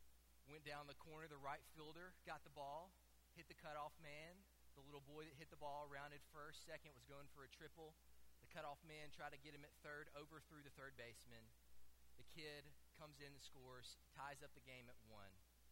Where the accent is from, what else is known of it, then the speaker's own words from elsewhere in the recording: Sylacauga, Alabama, United States; I grew up in Sylacauga, Alabama. Many of you have probably driven right through Sylacauga on your way to Birmingham many times, going on Highway 280.